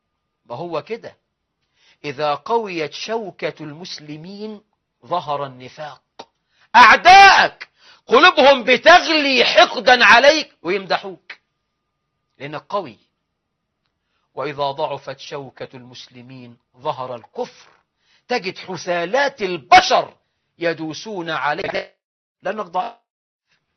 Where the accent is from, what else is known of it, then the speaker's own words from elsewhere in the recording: Egypt; أقدر أقف قدام أي واحد عربي سعودي إماراتي بحريني قطري مغربي جزائري واقول له انا مصري